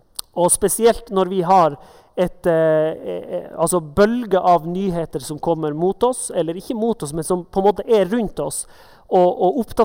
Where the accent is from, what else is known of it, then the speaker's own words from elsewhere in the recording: Northern Norway, Norway; Men spesielt hjemme i Nord-Norge, og det var mørketid på vinteren